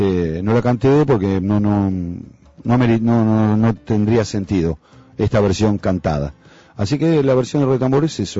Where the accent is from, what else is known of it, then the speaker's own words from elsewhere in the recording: Uruguay; Nosotros somos uruguayos